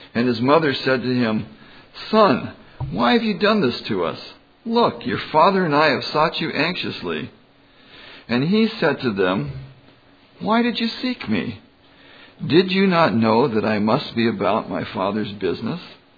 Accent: California, United States; I'm originally from California, West Coaster.

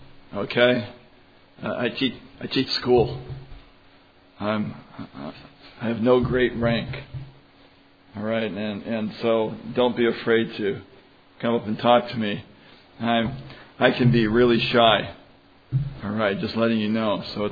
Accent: California, United States; I'm originally from California, West Coaster.

